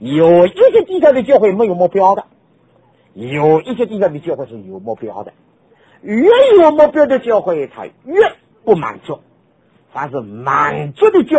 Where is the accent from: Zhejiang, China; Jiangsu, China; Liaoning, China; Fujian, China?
Zhejiang, China; Dinghai; 我感谢主生在一个小乡下的地方，我幼年住在定海，我们定海有好多的燕子。